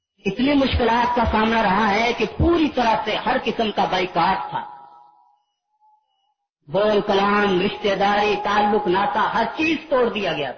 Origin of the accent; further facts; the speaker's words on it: Gujranwala, Punjab, Pakistan; گویا کہ میں 1972 3 مارچ 1972 گجرانوالہ میں ہی پیدا ہوا اور تقریباً 32.5 سال کے قریب عرصہ بچپن جوانی کے یہ کچھ ایام میں نے اسی طرف بسر کی.